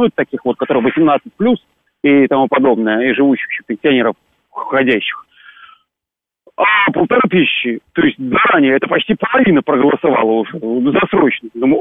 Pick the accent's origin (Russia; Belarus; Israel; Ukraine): Belarus; я краткий белорус, но мне еще повезло, у меня еще российский паспорт.